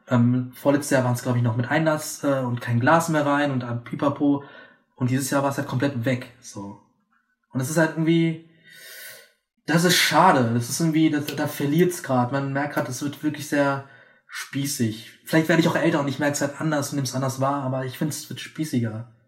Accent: Berlin, Germany; sogar Randbezirke wie Tempelhof, wo ich aufgewachsen bin, also Mariendorf

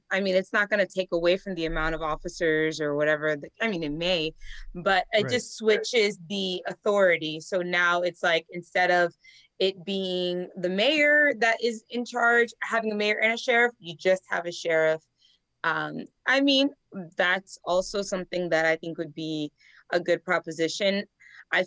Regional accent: Miami, Florida, United States; also born or lived in Los Angeles; Like I said, I born and raised in Miami, but I lived in LA, both very expensive places to live.

